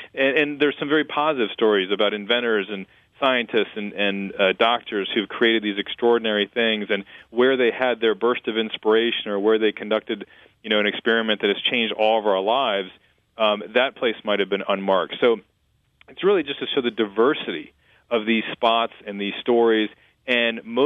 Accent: Ireland; And I, being Irish by nature, I just assumed everything was going to sort of go wrong from the start.

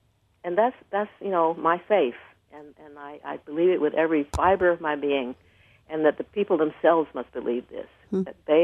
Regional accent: Georgia, United States; I'm actually from Georgia, but I went to Mississippi because if I had gone to Georgia, my parents would have freaked out.

